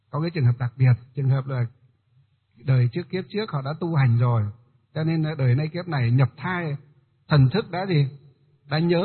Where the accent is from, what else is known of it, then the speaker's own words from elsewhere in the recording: Hòa Bình, Vietnam; Quê chúng tôi là quê ở Hòa Bình đấy, gọi là quê Hòa Bình, tỉnh Hòa Bình, là có cái thủy điện đó, một trong những thủy điện đầu tiên đất nước Việt Nam chúng ta.